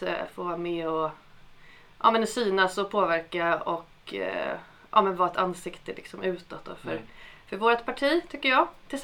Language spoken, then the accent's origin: Swedish; Skogås, Stockholm County, Sweden; Ja, jag är ju född och uppvuxen i Skogås.